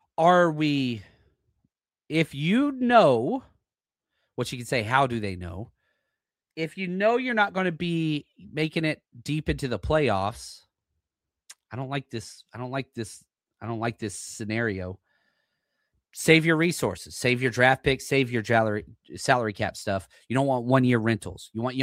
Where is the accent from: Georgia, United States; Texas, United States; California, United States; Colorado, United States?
Texas, United States; Dallas; Growing up in Dallas, Texas, in the freaking 2000s, right?